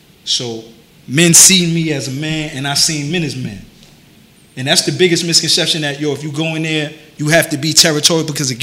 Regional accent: Bronx, New York, United States; I gotta put on for the Bronx. I'm from Cortland Avenue.

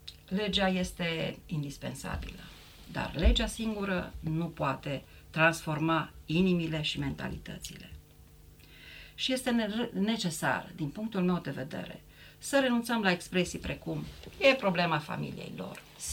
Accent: Romania; Deci haideți să luăm atitudine ca români.

